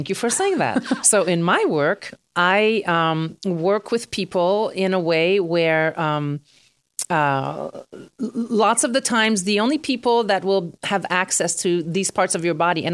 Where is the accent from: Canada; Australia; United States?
Canada; I'm Canadian.